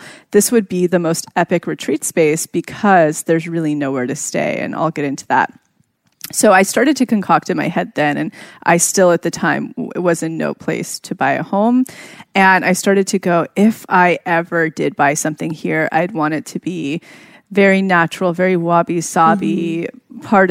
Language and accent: English; Yosemite, California, United States; we have a retreat house up in Yosemite, my hometown, which will be launching actually